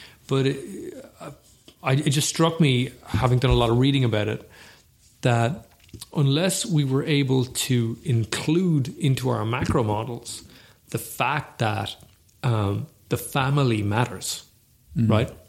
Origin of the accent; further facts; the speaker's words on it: Ireland; I mean, we are Irish, right? We are definitely the winners